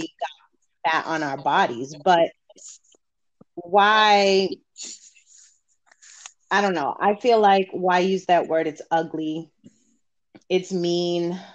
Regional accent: Boston, Massachusetts, United States; I grew up in East Boston, and that time, that era was the beginning stages of the melting pot, where more Latina families were coming

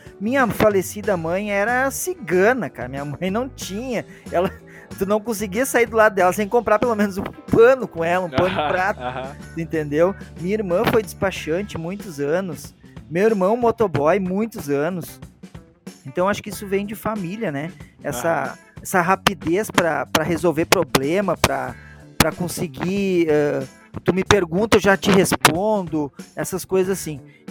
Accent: Novo Hamburgo, Rio Grande do Sul, Brazil; Eu fui nascido e criado em Novo Hamburgo, bairro Guarani. 27 de fevereiro de 76, morei toda a 30 anos no Guarani

